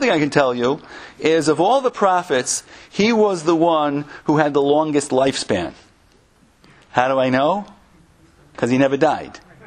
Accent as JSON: {"language": "English", "town": "Norwich", "region": "Connecticut", "country": "United States", "tie": "born or raised there", "said": "Anyway, I grew up in Norwich, Connecticut, birthplace of such greats as Benedict Arnold."}